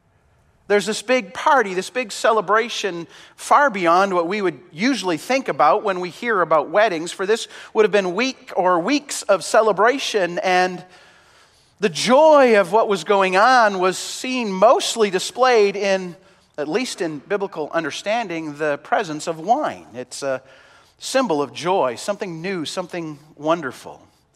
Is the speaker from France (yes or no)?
no; Canada; I will say because I'm sad as a Canadian.